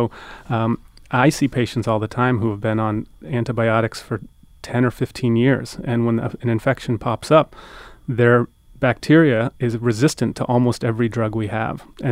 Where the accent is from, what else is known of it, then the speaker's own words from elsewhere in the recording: Florida, United States; you know, I'm from Florida, and I grew up drinking the Florida orange juice every morning.